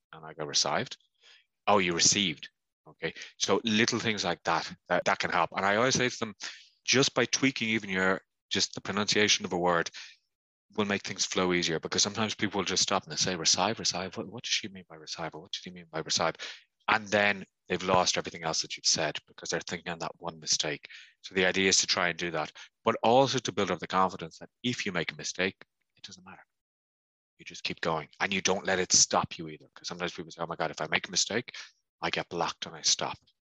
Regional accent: Ireland; or me as an Irish speaker wouldn't realize when somebody says, I'll see you in the afternoon, that it could be up till 7 or 8 o'clock, depending.

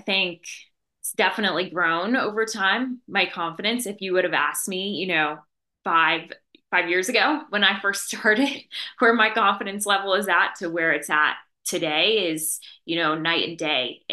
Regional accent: Las Vegas, Nevada, United States; especially because I'm from Las Vegas.

